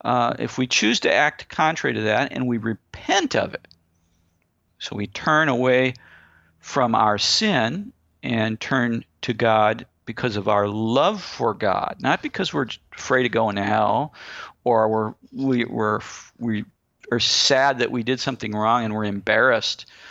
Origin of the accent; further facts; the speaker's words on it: St. Louis, Missouri, United States; accent: St. Louis; But when I get excited, I start sounding like I'm from St. Louis.